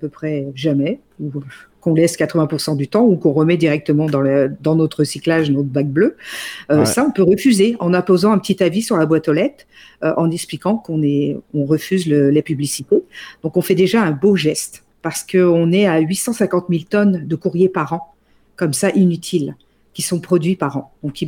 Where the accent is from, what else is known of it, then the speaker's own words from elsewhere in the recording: France; On est des Français, donc on ramasse, on rote pas.